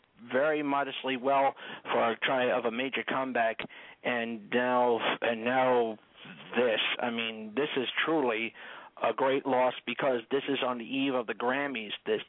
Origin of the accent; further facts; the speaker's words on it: New Jersey, United States; She came from my home state. She was born in Newark, New Jersey, and so forth, you know?